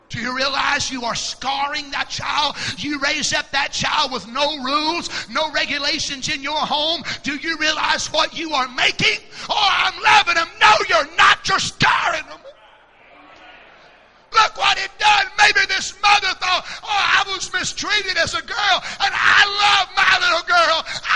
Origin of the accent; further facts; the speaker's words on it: Kentucky, United States; When I was just a kid, me and Harry and my sisters, we was raised there in Kentucky and lived near a patch of woods.